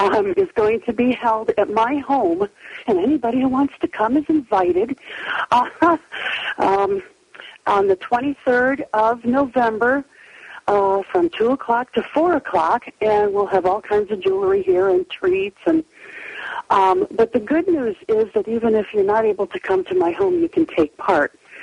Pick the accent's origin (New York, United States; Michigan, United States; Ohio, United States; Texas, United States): Ohio, United States; Cleveland; Yes, I am originally from Cleveland